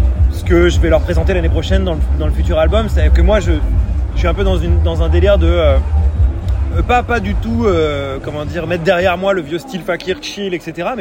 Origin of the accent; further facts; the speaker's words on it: Normandy, France; Bah, pomme, parce que je suis normand, tu vois.